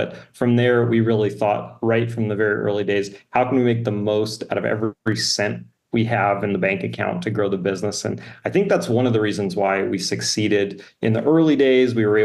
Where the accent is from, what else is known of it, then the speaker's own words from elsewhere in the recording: Jerome, Arizona, United States; So from the way back, I grew up in Jerome, Arizona. It's a small former mining town turned ghost town turned artist community.